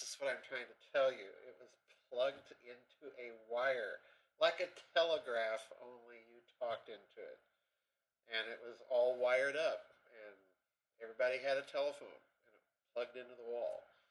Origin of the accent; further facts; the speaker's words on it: Sioux Falls, South Dakota, United States; also born or lived in Arkansas / Oklahoma / Oxford, England; I was born in Sioux Falls.